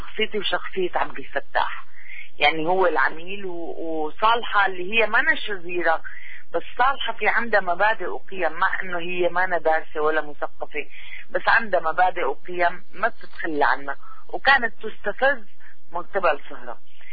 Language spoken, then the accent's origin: Arabic; Damascus, Damascus Governorate, Syria; أنا صح بنت الشام وبنت الأنوات، بس بصراحة يعني ما عشت ببيت عربي غير ببيت ستي